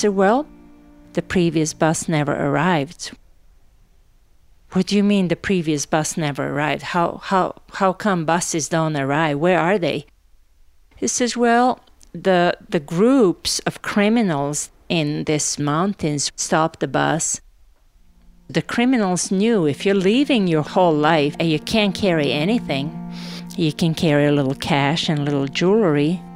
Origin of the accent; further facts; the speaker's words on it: Novi Sad, Vojvodina, Serbia; English is a second language; I said, "I'm not a refugee. I am from Novi Sad. I'm going home. I'm not a refugee."